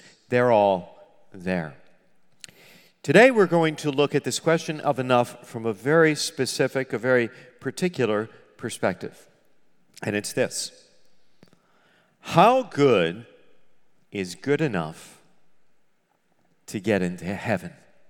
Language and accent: English; New Jersey, United States; I am Italian, and I'm from New Jersey, and I watched The Sopranos.